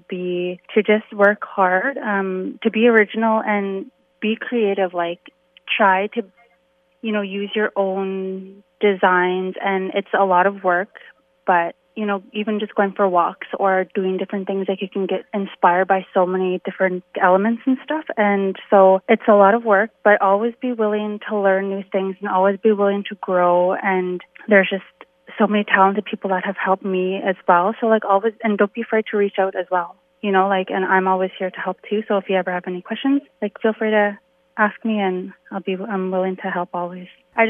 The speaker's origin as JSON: {"language": "English", "town": "Inuvik", "region": "Northwest Territories", "country": "Canada", "said": "And then I know that like I'm from Inuvik, so I try to make sure that I can offer that to other people"}